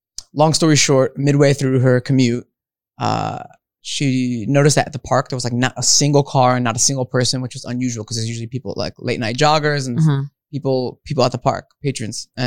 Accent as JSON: {"language": "English", "town": "Montclair", "region": "New Jersey", "country": "United States", "tie": "born or raised there", "said": "I grew up in Montclair, New Jersey."}